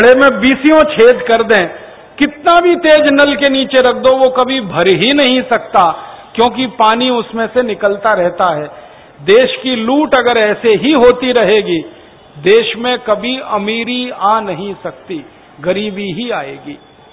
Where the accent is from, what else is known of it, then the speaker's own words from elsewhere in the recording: Uttar Pradesh, India; born there; मेरा जन्म उत्तर प्रदेश में हुआ, आपका पड़ोस में।